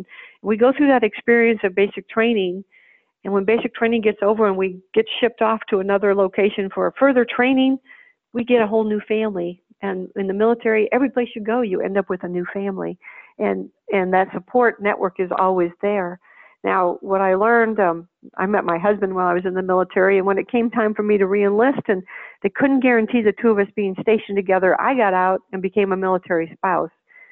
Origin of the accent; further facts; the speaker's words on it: United States; And the pride I felt of just being an American